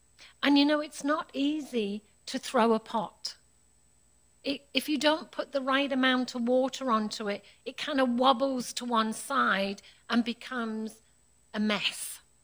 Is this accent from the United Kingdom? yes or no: yes; United Kingdom; I'm a true Brit. I don't know about anyone else, but I am British through and through.